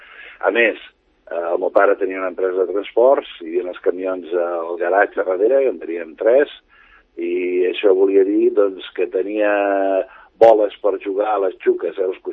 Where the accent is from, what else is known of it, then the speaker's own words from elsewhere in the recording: Sant Cugat, Catalonia, Spain; a Sant Cugat, al carrer del Carme.